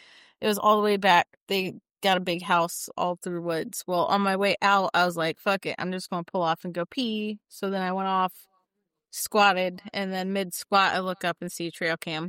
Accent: Dayton, Ohio, United States; now in Indianapolis, United States; Like, I'm in Indianapolis, Indiana. Okay. So like, and I'm from Dayton, Ohio, which is another like big city, right?

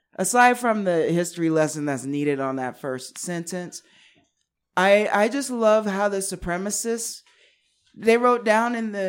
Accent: Washington, District of Columbia, United States; I'm from Washington, D.C.

